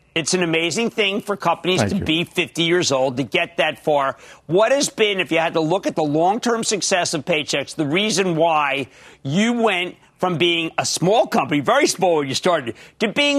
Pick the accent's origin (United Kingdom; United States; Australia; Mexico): United States; New Jersey; why don't we go to Ann in my home state of New Jersey?